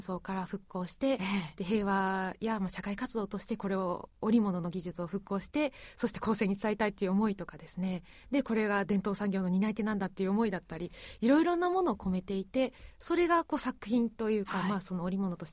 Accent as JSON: {"language": "Japanese", "region": "Kagawa", "country": "Japan", "said": "本当に私自体はあの香川県出身でしたので"}